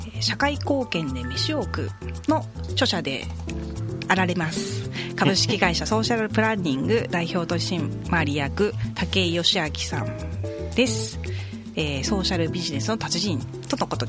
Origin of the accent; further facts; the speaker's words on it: Saitama, Japan; born there; 生まれは埼玉です。